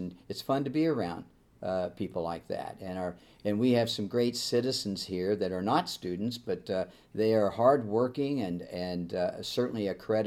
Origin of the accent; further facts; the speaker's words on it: Jeffersonville, Indiana, United States; And so I'm from the Jeffersonville-Clarksville area.